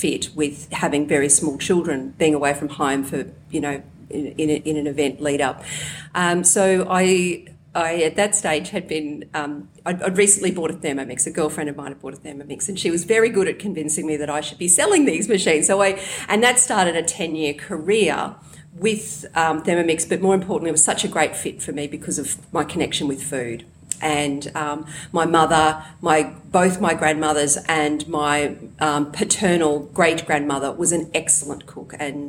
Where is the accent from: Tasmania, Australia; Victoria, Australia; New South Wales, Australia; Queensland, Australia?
Queensland, Australia; Toowoomba; also born or lived in Brisbane; grew up in Toowoomba. I didn't come to Brisbane until I was 21 and grew up in a very sort of, you know, middle class kind of, you know, family.